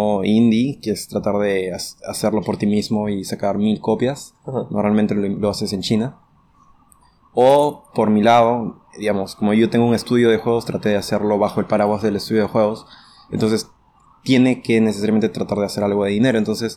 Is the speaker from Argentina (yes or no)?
no; Lima, Peru; Y soy de Lima.